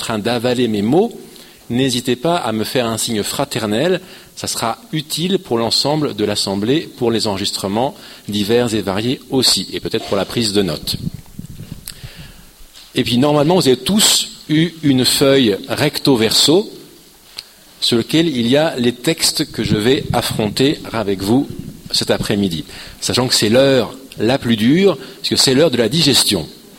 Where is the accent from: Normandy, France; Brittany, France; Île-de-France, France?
Île-de-France, France; Paris; accent: Parisian; Par ailleurs, je suis parisien, ce qui a beaucoup d'avantages, mais aussi un inconvénient.